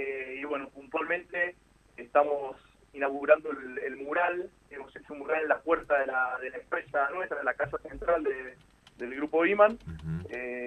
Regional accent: Argentina; como argentinos

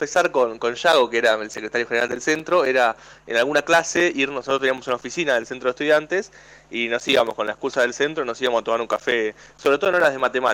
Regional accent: Santa Teresita, Buenos Aires Province, Argentina; yo soy, no, como … Nací en Buenos Aires, pero me mudé de chico a Santa Teresita, hice el secundario ahí.

